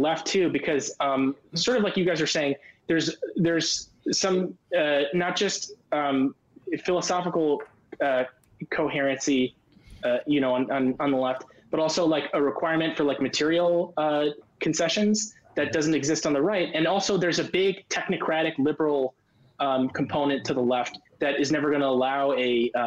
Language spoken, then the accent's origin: English; California, United States; Yeah, I grew up in California.